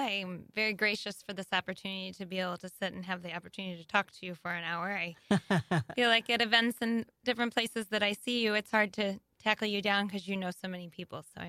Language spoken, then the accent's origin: English; St. Louis, Missouri, United States; So born and raised in St. Louis, grew up in the South County area.